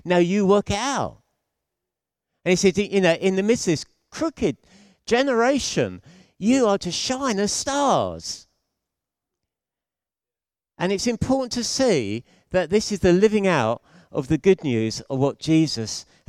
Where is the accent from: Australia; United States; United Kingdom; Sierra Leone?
United Kingdom; London; So, when I was growing up, I was born and bred in North London.